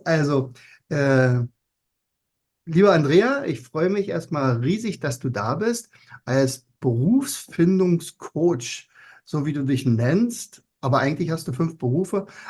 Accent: Brandenburg, Germany; Wir sind nämlich beide aus Brandenburg.

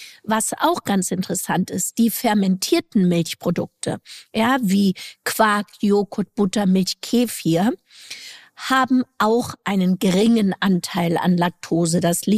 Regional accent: East Germany, Germany; Allerdings bin ich in der DDR aufgewachsen und wir hatten sehr wenig hochverarbeitete Lebensmittel.

